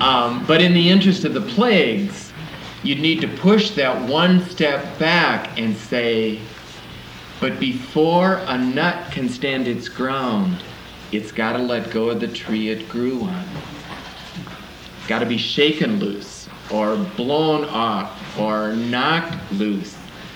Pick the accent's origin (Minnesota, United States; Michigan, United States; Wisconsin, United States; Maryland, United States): Minnesota, United States; New Ulm; I'm a pastor from New Ulm, Minnesota.